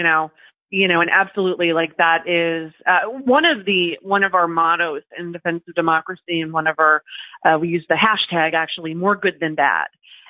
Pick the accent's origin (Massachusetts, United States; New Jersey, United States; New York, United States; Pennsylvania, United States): New York, United States; I'm from New York, you feel very removed from it, right? You feel like Florida is a whole other universe.